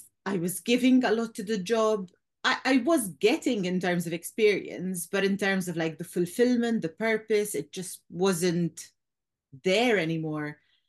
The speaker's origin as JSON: {"language": "English", "country": "Malta", "tie": "born or raised there", "said": "So I'm originally from Malta, tiny little island in the middle of the Mediterranean."}